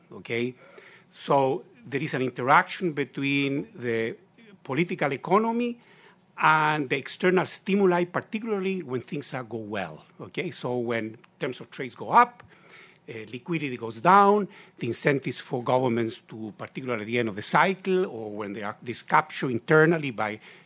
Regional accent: Chile; I'm from Chile originally.

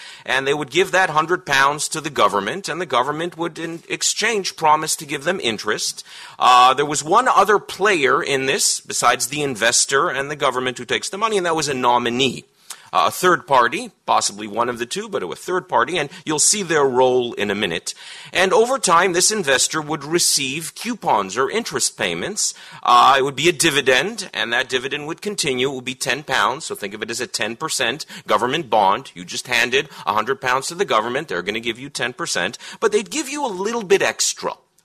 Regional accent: Canada; this is a good point to remind you I'm from Canada

